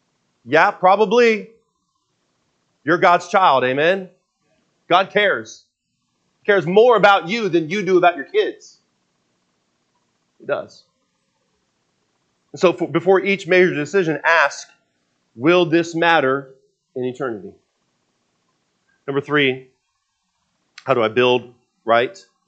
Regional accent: Seattle, Washington, United States; And there was a Seattle fire. I grew up in Seattle.

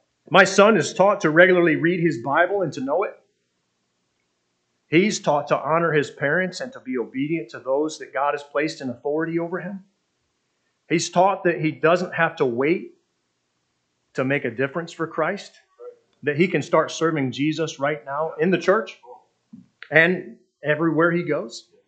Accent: Michigan, United States; Of course, I was raised in Michigan.

